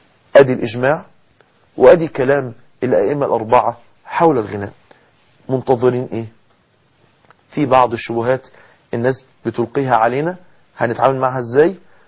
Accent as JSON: {"language": "Arabic", "town": "Mansoura", "region": "Dakahlia", "country": "Egypt", "said": "حصلت حفلة كبيرة جدا جدا جدا عندنا في المنصورة داخل جامعة المنصورة"}